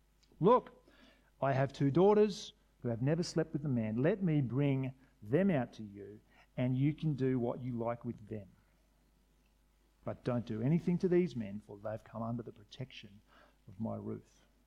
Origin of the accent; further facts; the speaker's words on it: Australia; I like living here. It's a great place to live. I like being Australian.